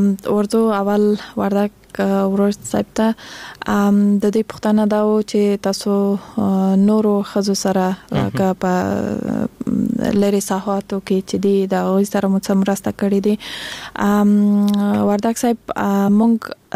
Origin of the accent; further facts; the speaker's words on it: Kandahar, Afghanistan; now in Kabul, Afghanistan; زه خپل د کندهار د ولایت یم